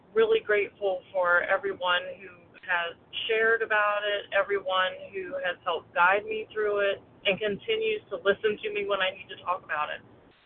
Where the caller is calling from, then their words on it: Virginia, United States; from Virginia.